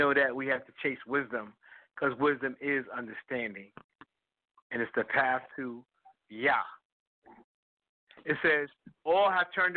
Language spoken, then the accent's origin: English; Harlem, New York, United States; Because I'm 64 years old. I grew up in Harlem.